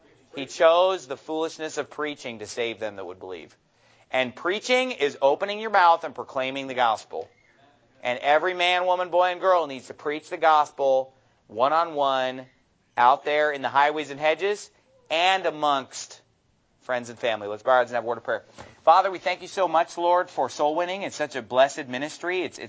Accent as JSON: {"language": "English", "region": "California", "country": "United States", "said": "I'm from California. You know, when they want to start a church really far away, I'm like, oh, yeah, that would work. But honestly, my heart is for like Phoenix, Arizona, you know, California. That's where I'm from."}